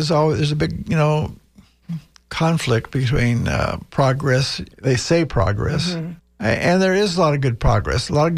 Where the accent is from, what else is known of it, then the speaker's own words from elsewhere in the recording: California, United States; Oh, yeah. Because I'm from California, and probably every few years.